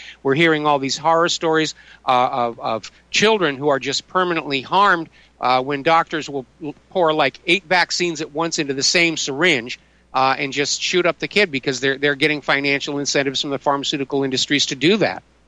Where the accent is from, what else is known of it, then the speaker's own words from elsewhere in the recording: New England, United States; also born or lived in Southern California; the awareness of history one has living and growing up in New England, because I certainly did. And I remember when my family moved to Southern California